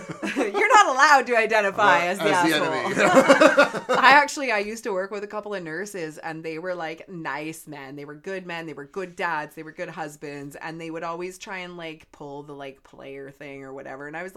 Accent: Canada; like Canadian, we're Canadian

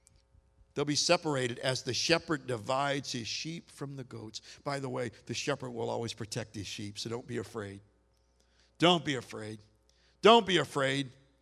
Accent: New Orleans, Louisiana, United States; and I'm from New Orleans. And we talk different to one another, don't we?

